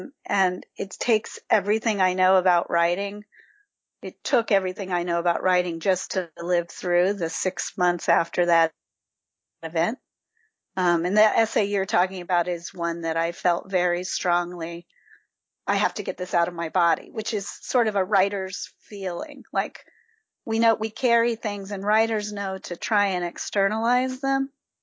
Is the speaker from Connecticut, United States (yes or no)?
yes; Newtown, Connecticut, United States; but like when I would say like I'm from Newtown and occasionally people would say, I can't imagine living there.